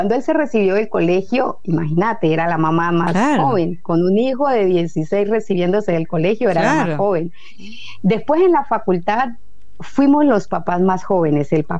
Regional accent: Colombia; now in Argentina; Soy de un pueblo muy chico, de unos 14.000 habitantes, al sur de Colombia

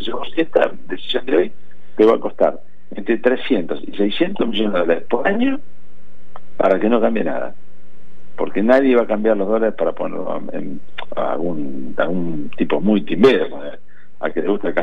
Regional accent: Argentina; ambos somos argentinos, ambos vivimos acá

